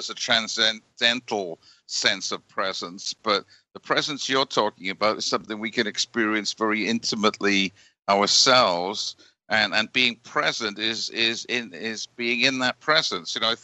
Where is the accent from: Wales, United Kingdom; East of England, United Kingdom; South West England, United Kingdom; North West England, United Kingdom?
Wales, United Kingdom; Cardiff; Well, I grew up in Cardiff, actually